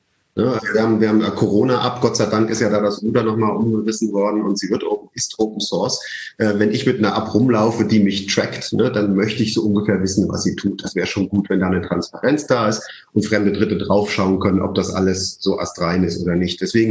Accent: Leipzig, Saxony, Germany; born there; ich bin in Unternehmerfamilien groß geworden. Ich bin zwar in Leipzig geboren

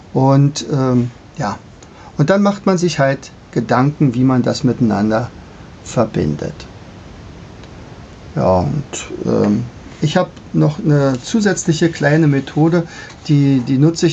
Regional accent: Brandenburg, Germany; ich komme ja hier aus dem Brandenburgischen

